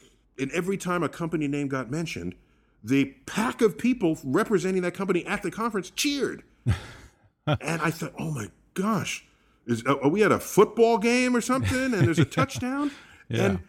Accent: New York City, New York, United States; Right, because I grew up in New York City. It's a liberal voting environment.

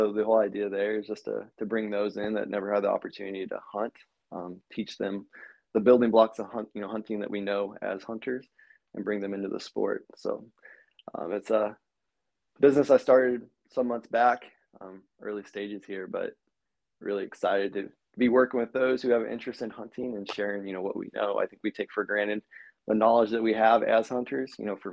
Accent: St. Louis, Missouri, United States; And I'm based out of Missouri, around St. Louis, so just born and raised in Missouri in the Midwest.

